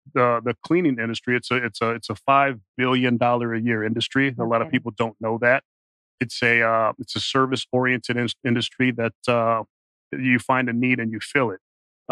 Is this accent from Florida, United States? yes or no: no; Chicago, Illinois, United States; I'm from Chicago.